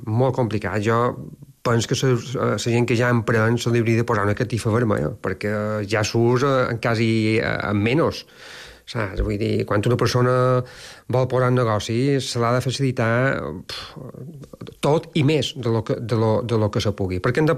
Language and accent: Catalan; Palma, Balearic Islands, Spain; Hem de pensar que a Palma, jo quan era petit, a Palma, els carrers principals de Palma, hi havia 2, 3 i 4 fons.